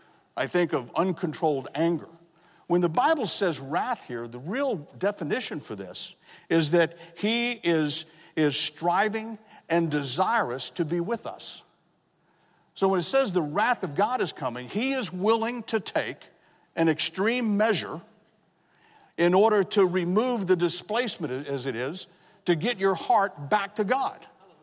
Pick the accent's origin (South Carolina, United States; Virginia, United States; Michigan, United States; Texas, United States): Texas, United States; I grew up in South Texas, so watermelons were plenty.